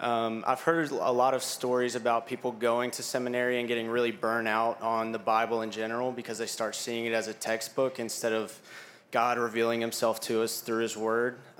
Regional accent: Birmingham, Alabama, United States; I'm from Birmingham, Alabama.

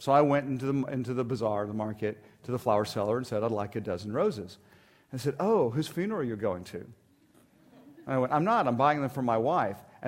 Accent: United States; But I'm an American, so I'm not going to buy 13.

